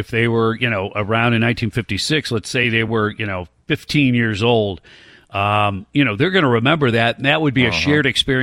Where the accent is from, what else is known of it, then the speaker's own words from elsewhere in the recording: Detroit, Michigan, United States; That makes me think, you know, I grew up in Detroit.